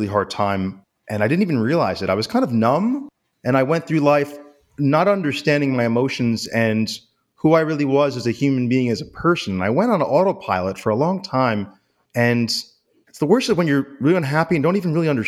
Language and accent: English; New York City, New York, United States; So I grew up in New York City